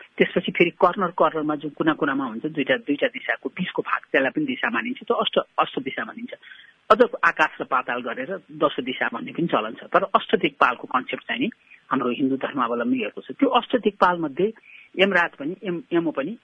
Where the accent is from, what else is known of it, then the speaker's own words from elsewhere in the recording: Kathmandu, Bagmati, Nepal; म काठमाडौँमै जन्मेर हुर्केको हुँ म केटाकेटी हुँदाखेरि यति बेला एकदमै चिसो बेला हुन्थ्यो तिहारमा।